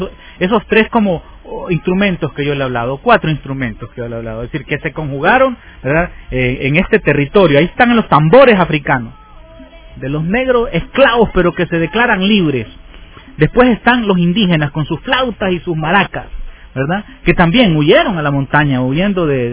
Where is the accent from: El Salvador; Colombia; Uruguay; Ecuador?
El Salvador; Aquí en El Salvador hay una, está queda famosa, es la cumbia la que manda en mi país.